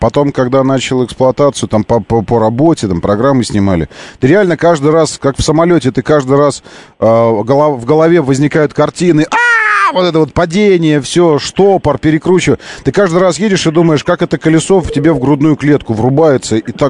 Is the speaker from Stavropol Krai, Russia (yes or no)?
no; Moscow, Russia; мы же москвич